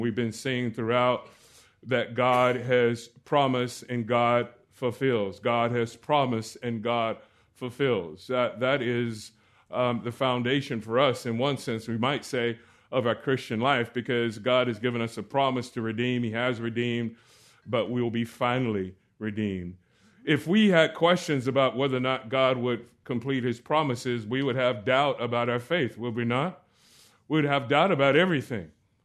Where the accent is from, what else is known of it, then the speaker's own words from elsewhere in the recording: Orlando, Florida, United States; It was actually where I grew up in Orlando